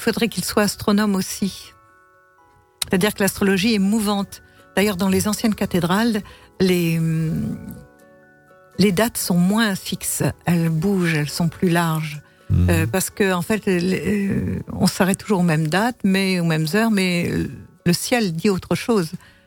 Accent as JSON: {"language": "French", "town": "Alès", "region": "Occitanie", "country": "France", "tie": "born there", "said": "je suis née à Alais pendant la guerre"}